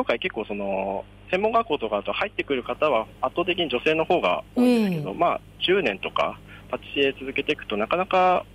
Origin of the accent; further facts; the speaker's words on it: Hokkaido, Japan; born there; 生まれは北海道でして、高校卒業後は、専門学校、大阪の専門学校に行き、その後フランスの方に1年弱ほど、留学をさせていただき、で日本に帰ってきた時